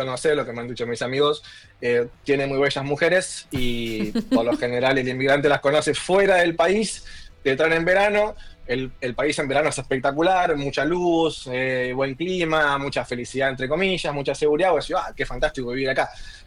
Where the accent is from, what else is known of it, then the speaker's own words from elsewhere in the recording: Argentina; moved away; yo me vine de Argentina justamente por todo lo contrario.